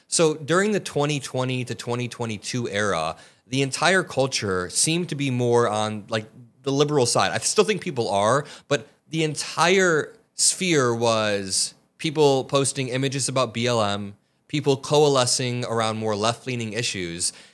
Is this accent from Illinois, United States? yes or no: yes; Chicago, Illinois, United States; It says ICE out of Chicago, my hometown. This is where I live and record.